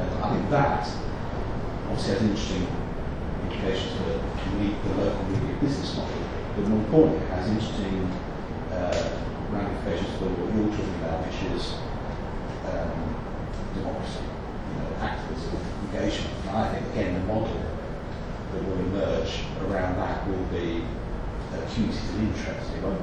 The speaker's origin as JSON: {"language": "English", "region": "London", "country": "United Kingdom", "said": "I work in town, I support football team in East London, I'm from South London, live in North London, my sister's from West London, I've got family in Germany, I've got family in South America"}